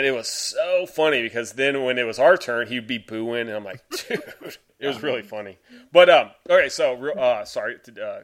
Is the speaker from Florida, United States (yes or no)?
no; Texas, United States; Cause, we're from Texas.